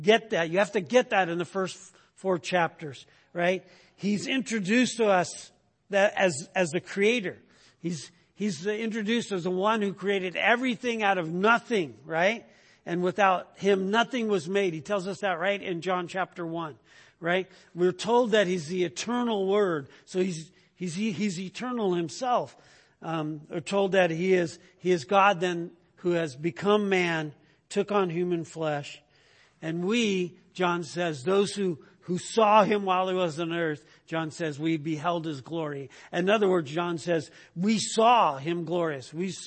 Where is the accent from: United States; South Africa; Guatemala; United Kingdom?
United States; California; now in Boise, United States; We grew up as brothers in California, like everybody else in Boise, right?